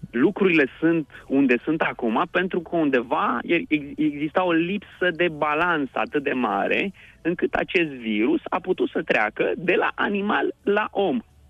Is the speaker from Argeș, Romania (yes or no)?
yes; Argeș, Romania; care există și la mine, în Argeș, de unde sunt eu, știi